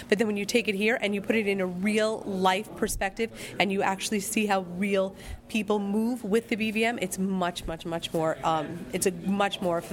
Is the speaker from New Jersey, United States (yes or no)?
no; New York, United States; I'm here from Suffolk County, Long Island, New York.